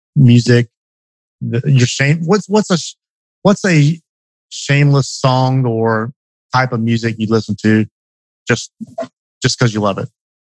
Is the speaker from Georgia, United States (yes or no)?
yes; Douglasville, Georgia, United States; they filmed that in my hometown out here in Douglas. Or I don't live there anymore. I moved about a year ago. But Douglasville